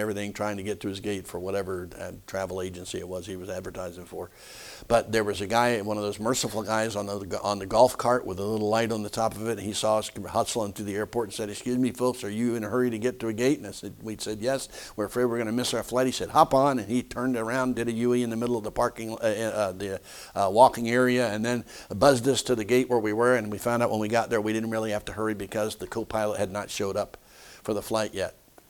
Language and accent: English; Philadelphia, Pennsylvania, United States; I was raised in Philadelphia. I know how to get to Baltimore.